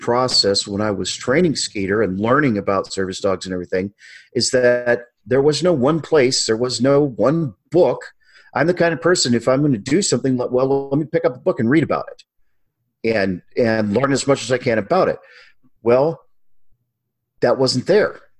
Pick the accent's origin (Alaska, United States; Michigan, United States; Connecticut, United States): Alaska, United States; I grew up in Alaska. I mushed Alaska Malamutes.